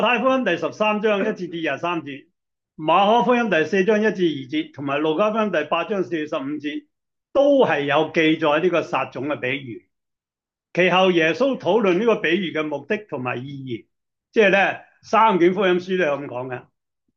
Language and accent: Cantonese; China; 原來巴勒斯坦嘅耕種方法同我哋中國人一樣嘅